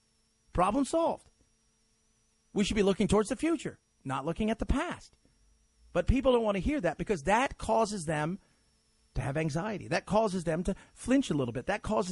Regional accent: Los Angeles, California, United States; I grew up in Los Angeles. I remember what it was like to have smog alerts when I was a child.

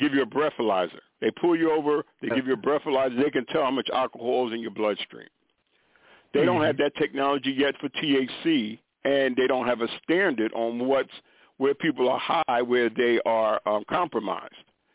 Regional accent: New York, United States; I was raised, I'm originally from New York.

